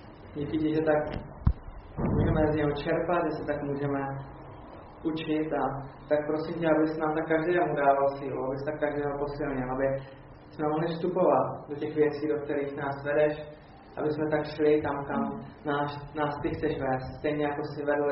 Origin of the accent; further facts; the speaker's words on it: Třebíč, Vysočina Region, Czechia; abych se vrátil zpátky do Třebíče. Abych šel tam, odkud jsem vlastně vyšel ze svého rodného města.